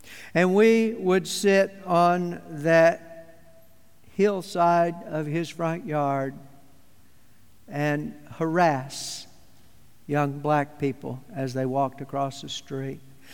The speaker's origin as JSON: {"language": "English", "town": "Atlanta", "region": "Georgia", "country": "United States", "tie": "born or raised there", "said": "I was born in 1952 in Atlanta, Georgia, at Southern Baptist Hospital. And I always claimed that the smell of Varsity chili dogs filled my nostrils through an open window. I am as Southern and as Georgia as they come."}